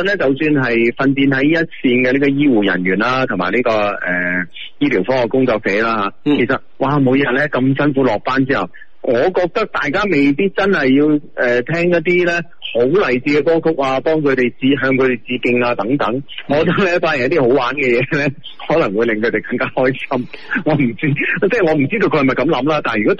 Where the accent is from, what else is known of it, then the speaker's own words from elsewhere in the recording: Guangzhou, Guangdong, China; 咁其实呢啲嘅数值作为我哋广州人都见识过嘅